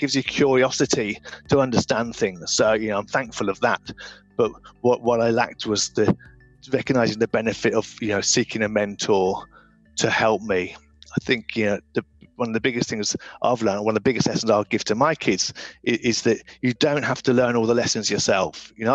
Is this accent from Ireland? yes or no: no; England, United Kingdom; born there; I'm lucky that I was born in England as opposed to other parts of the world